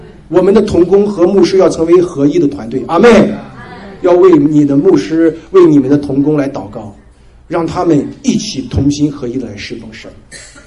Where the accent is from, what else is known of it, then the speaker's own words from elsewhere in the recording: Singapore; moved away as an adult; 我读神学院的时候，我从新加坡来哈，来到北美读神学院。